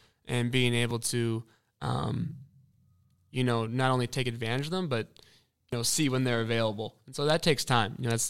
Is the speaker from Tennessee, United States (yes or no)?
no; Minnesota, United States; Well, I'm from Minnesota, So you always look forward to going to the barn.